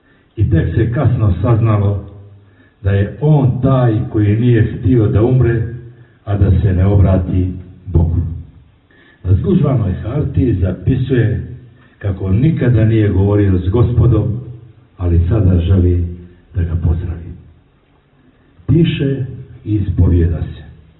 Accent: Kolašin, Montenegro; evo ja u mom rodnom gradu sam u prilici da posle 22 objavljene knjige prvi put govorim pjesmu

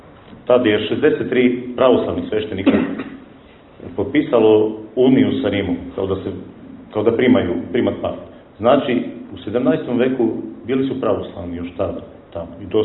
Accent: Slovakia; Serbian is a second language; a to je isto i kad vi bi došli kod nas u Slovačku, pitali decu

